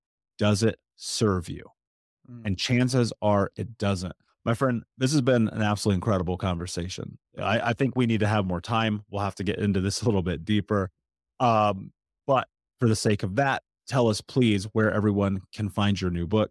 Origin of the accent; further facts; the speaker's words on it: United States; I'm speaking as an American. I believe this is the greatest country on planet Earth, period.